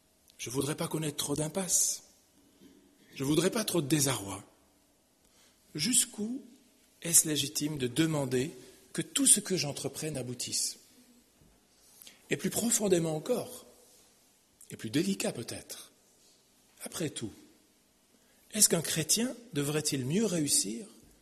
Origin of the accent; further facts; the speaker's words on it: Switzerland; je suis suisse d'origine, hein, c'est pour ça que l'accent méridional, vous ne l'avez pas trop eu.